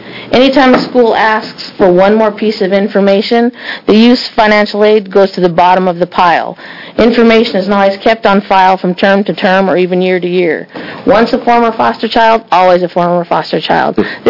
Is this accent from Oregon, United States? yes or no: yes; Oregon, United States; because I'm from the Multnomah County area